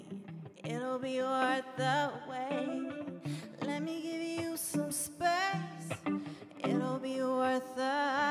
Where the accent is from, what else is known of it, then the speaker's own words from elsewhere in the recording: Leicester, East Midlands, United Kingdom; now in London, United Kingdom; I'm from Leicester, but I live in London. Been here a while, I consider me a Londoner. Small town girl